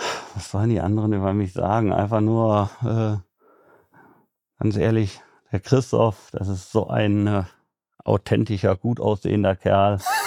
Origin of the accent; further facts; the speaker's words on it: Rhineland, Germany; auch als Rheinländer im schwäbischen Unternehmen.